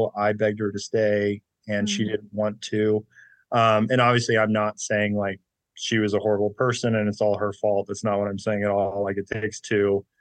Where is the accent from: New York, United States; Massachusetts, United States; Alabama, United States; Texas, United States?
Texas, United States; So I'm originally from Texas. So I'm 41 now.